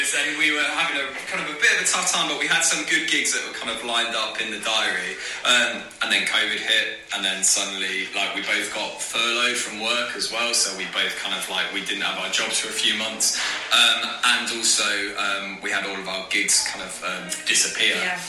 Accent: Derby, East Midlands, United Kingdom; now in Colchester, United Kingdom; we're both from Derby originally in the Midlands, so a couple of hundred miles north of Colchester. Mm-hmm. And then I moved to Colchester

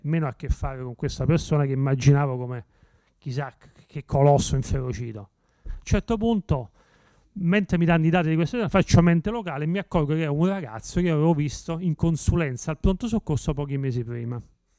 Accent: Naples, Campania, Italy; born there; now in Cosenza, Italy; Io tra l'altro sono nato a Napoli, vivo a Cosenza

